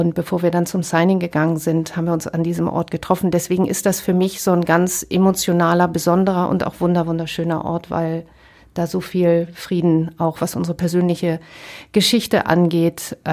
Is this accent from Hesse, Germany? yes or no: no; Essen, North Rhine-Westphalia, Germany; Ruhrgebiet ist für mich vor allen Dingen natürlich mein Zuhause in Essen, meine Jugend in Werden am Baldeneysee, die ganzen Partys, die wir da gefeiert haben